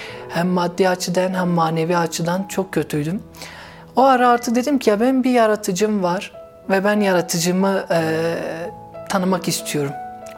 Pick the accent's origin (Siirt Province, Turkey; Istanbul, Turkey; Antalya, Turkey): Siirt Province, Turkey; İslam dinine bağlı yani ve Siirt çevresi olduğu için aşırı dindarlar. Ben de o yörede yetiştim